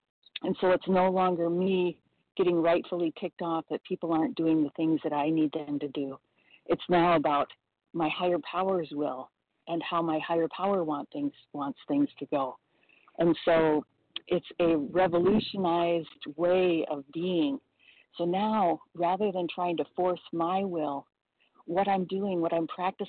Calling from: California, United States; recovered compulsive overeater in Southern California.

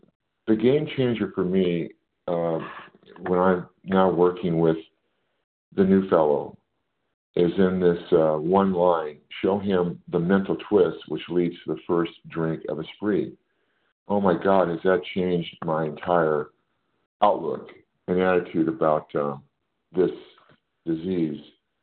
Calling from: California, United States; I'm calling from California today.

